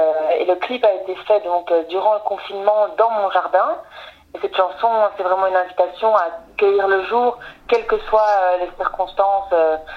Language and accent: French; Wallonia, Belgium; Tout ça a été fait en Belgique, puisque je suis belge, hein, auteur-compositeur, interprète.